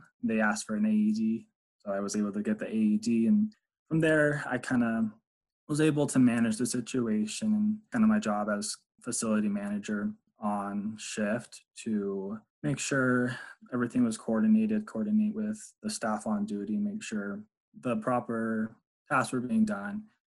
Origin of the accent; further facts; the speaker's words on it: Chicago, Illinois, United States; And I'm from Chicago.